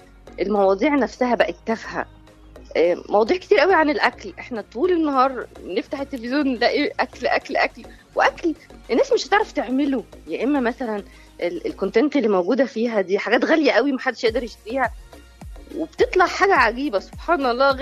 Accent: Upper Egypt, Egypt; يمكن أنا عشان كنت من الصعيد وزمان كانت الدنيا هادية وكل الناس تعرف بعضها

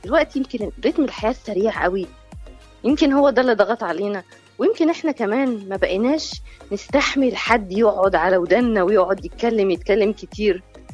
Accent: Upper Egypt, Egypt; يمكن أنا عشان كنت من الصعيد وزمان كانت الدنيا هادية وكل الناس تعرف بعضها

